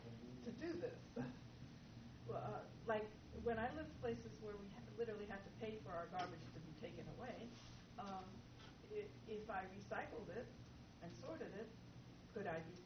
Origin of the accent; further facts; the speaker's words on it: Buffalo, New York, United States; I come from the Buffalo area, and Love Canal was a big deal.